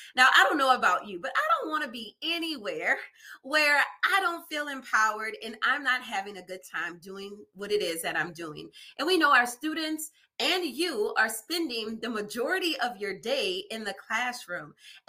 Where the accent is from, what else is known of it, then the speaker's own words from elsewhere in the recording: New Orleans, Louisiana, United States; As Sarah mentioned … My hometown is New Orleans, Louisiana.